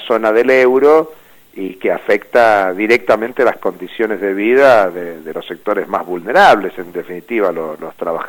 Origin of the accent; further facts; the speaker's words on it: Argentina; Y como argentino digo que resulta triste ver cómo países latinoamericanos avalan en el G20 el fortalecimiento del Fondo Monetario